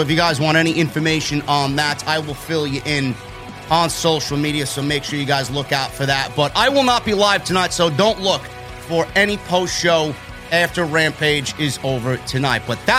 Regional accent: New York, United States; this is Off the Script. Follow me on social media

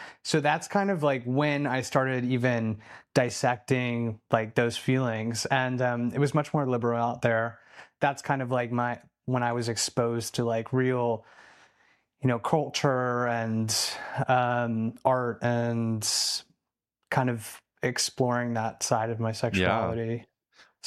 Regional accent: North Carolina, United States; also born or lived in Germany; So I was born in Germany, and then I lived in, then when I was still a baby, we moved to North Carolina. Wow. And lived out in the boonies, like the sticks.

